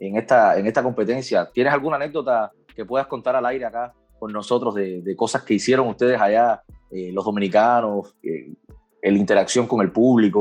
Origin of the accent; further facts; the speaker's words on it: Cuba; Acuérdate que yo soy cubano.